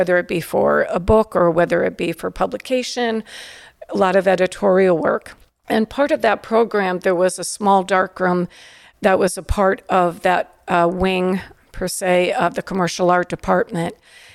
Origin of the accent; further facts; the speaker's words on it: Springfield, Massachusetts, United States; in the city of Springfield, where I grew up in the Forest Park section of Springfield.